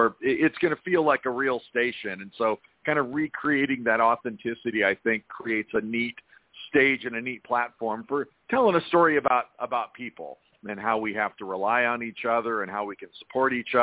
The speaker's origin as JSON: {"language": "English", "region": "Washington", "country": "United States", "tie": "born or raised there", "said": "as a kid growing up in the Seattle area, I just loved radio."}